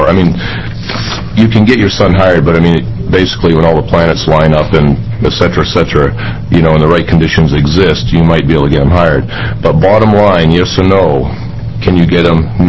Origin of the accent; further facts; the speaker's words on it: Toledo, Oregon, United States; I'm from Toledo, Oregon.